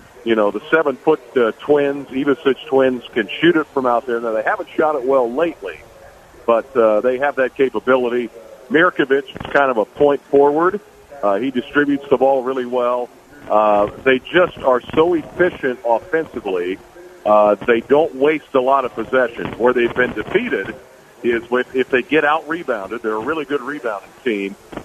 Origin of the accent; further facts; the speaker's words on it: Champaign, Illinois, United States; I grew up in near Champaign, so I'm an Illini fan since I was a little kid.